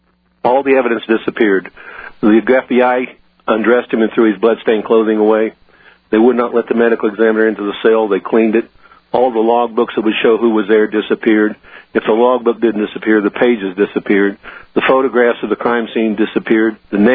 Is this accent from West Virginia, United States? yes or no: yes; West Virginia, United States; Well, we're from West Virginia, a close family.